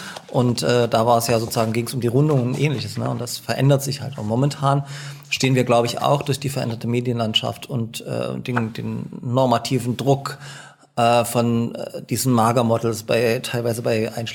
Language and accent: German; Dresden, Saxony, Germany